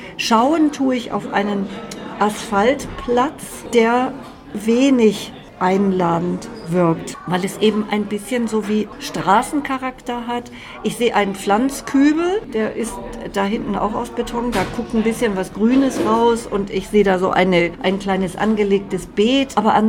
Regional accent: Hamburg, Germany; Ich bin aber ehrlich gesagt als Hamburgerin ganz andere Wasserflächen gewohnt

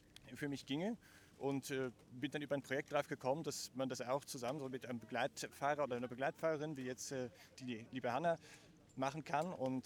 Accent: Berlin, Germany; Ich komme aus Berlin eigentlich

